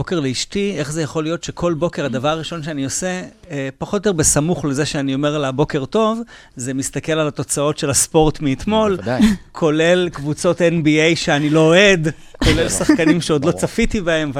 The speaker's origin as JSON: {"language": "Hebrew", "town": "Holon", "region": "Tel Aviv District", "country": "Israel", "said": "אני חולוני לשעבר, אז אפילו המגרש התחלף, היה את אולם הפחים המפורסם. הייתי שם עשרות משחקים בתור ילד."}